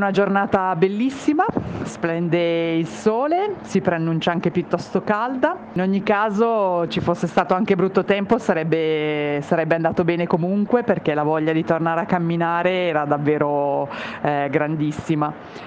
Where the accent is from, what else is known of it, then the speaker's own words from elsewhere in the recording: Bergamo, Lombardy, Italy; sono di Bergamo e faccio parte di Repubblica Nomade.